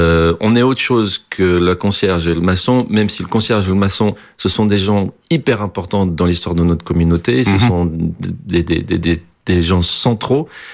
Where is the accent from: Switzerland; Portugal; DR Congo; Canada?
Portugal; moved away; also born or lived in France / Belgium; Je suis né en France, mais j'ai grandi au Portugal. Et ensuite, à la séparation de mes parents, je suis parti en Belgique. Donc, j'étais un franco-portugais de Belgique. J'affirme une certaine belgitude aussi.